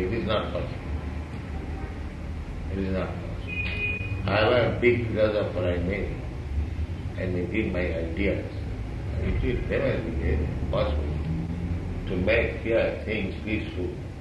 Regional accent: India; we are Indian, we have seen in India

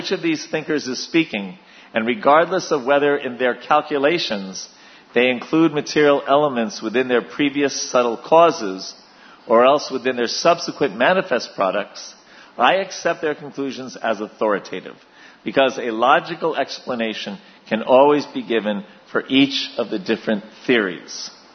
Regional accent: New York, United States; My guess is that I was brought up in New York.

